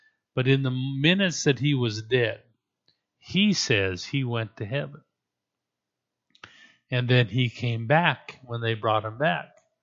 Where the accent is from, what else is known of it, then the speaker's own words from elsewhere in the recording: British Columbia, Canada; Now, I grew up in Canada, northern British Columbia, with a hunting dad.